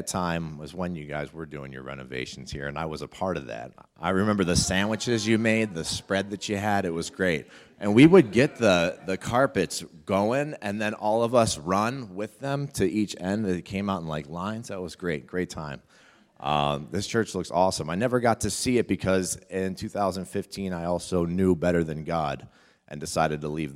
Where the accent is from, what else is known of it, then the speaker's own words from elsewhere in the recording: North Tonawanda, New York, United States; I'm 37. I'm from North Tonawanda, so Western New York, like y'all.